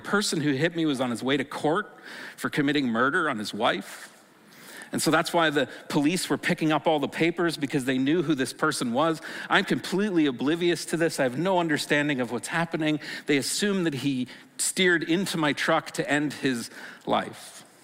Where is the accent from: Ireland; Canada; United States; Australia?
Canada; Stratford, Ontario; And so I grew up in Stratford, but our family farm was on the 8th line, actually just near Elmira.